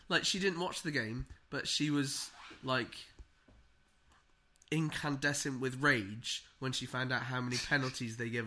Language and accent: English; England, United Kingdom; because as an Englishman, I naturally feel superior